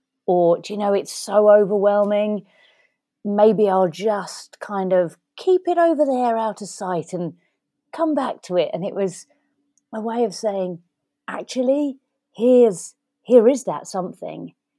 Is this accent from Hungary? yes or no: no; East of England, United Kingdom; and into Hertfordshire, which is where I'm from. And I really wanted to showcase a few projects from my hometown